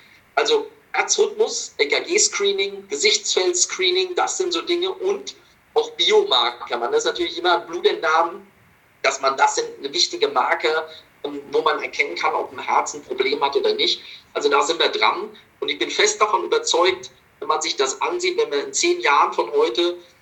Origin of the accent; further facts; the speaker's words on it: Munich, Bavaria, Germany; now in Essen, Germany; meine alte Heimat München